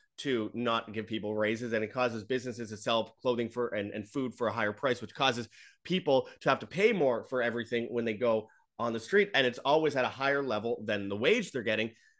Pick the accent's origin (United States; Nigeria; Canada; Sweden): Canada; Winnipeg, Manitoba; from Winnipeg, Canada, my hometown